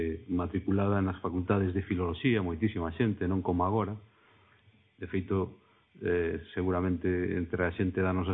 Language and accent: Galician; Celanova, Galicia, Spain; Eu veño de Celanova, eu son nacín en Celanova, e aínda por riba nacín na rúa na que tamén naceu Curros, dúas casas máis abaixo de onde naceu Curros